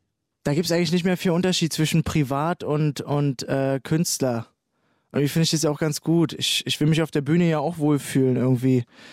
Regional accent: Kaulsdorf, Berlin, Germany; Und ich habe mir immer ein Grundstück ausgeguckt, in Kaulsdorf, da wo ich aufgewachsen bin, und das war so ein kleines Industriegrundstück

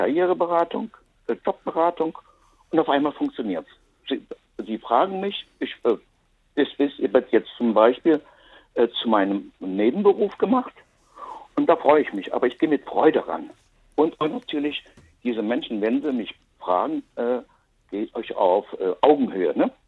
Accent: Rhineland, Germany; Ja, Sie hören es ein bisschen, ich bin auch Rheinländer.

